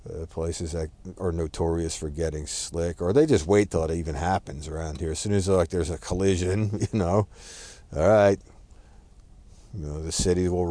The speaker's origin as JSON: {"language": "English", "region": "Northeast", "country": "United States", "tie": "born or raised there", "said": "my first line is just everything I learned growing up in the Northeast, basically, is get out ahead of it. You know it's coming, you get the rock salt down. We don't use rock salt over here."}